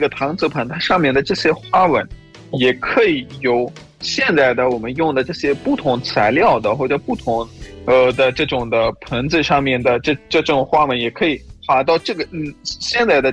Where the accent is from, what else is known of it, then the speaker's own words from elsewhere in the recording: Pakistan; Chinese is a second language; 我是来自巴基斯坦的